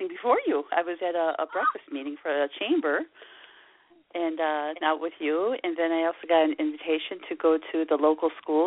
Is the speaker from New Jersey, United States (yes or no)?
no; Chicago, Illinois, United States; now in Highwood, United States; I you know, like you, I came from Chicago, born and raised. And I love being here.